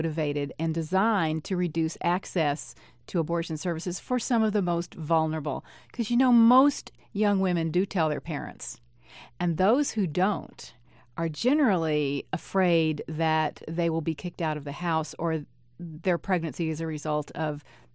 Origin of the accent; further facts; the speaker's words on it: Texas, United States; since I grew up in West Texas at just about the same time as George W. Bush, by the way.